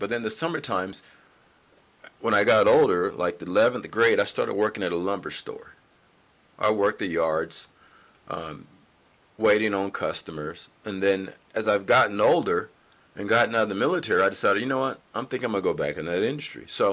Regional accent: the South, United States; now, mind you, I'm from the South, and I realized something with people

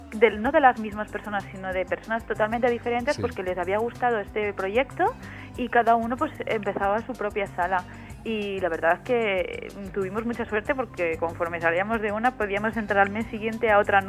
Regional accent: Valencia, Valencian Community, Spain; lo próximo nos gustaría hacer una especie de viajecito a Valencia, que es mi tierra

